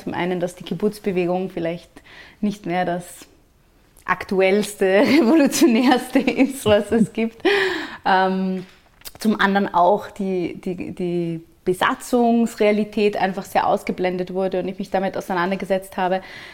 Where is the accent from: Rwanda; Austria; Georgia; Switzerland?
Austria; Vienna; Also ich bin säkulär jüdisch aufgewachsen in Wien